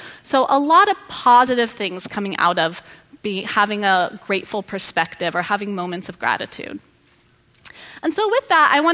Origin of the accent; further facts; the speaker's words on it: California, United States; So my example is when I was a kid, I grew up in Sonoma County